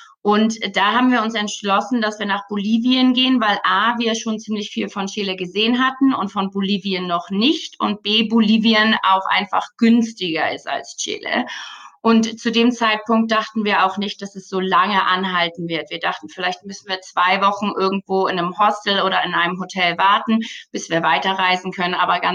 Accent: Germany; Also das bin ich aus Deutschland, dann mein Freund aus Irland.

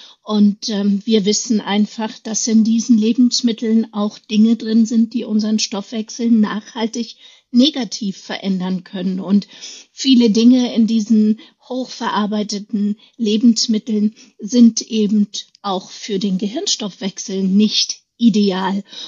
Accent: East Germany, Germany; ich bin in der DDR aufgewachsen.

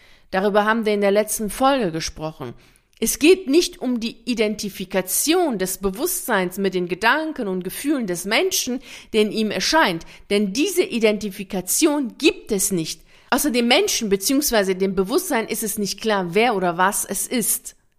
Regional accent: Tehran, Tehran Province, Iran; Ich bin im Iran, konkret in Teheran, geboren und habe dort meine Kindheit verbracht.

